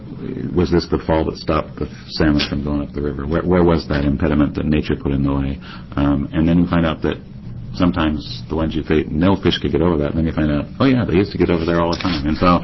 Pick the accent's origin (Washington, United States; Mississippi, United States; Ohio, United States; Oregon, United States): Washington, United States; I grew up in Northern Washington and have a number of relatives and good friends in different tribes there.